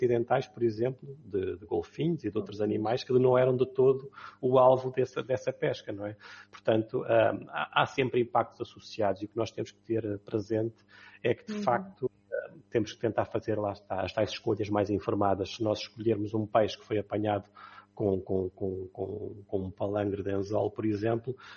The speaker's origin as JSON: {"language": "Portuguese", "country": "Portugal", "said": "nós, enquanto portugueses, sabíamos muito bem a que é que era suposto saber uma dourada, um robalo."}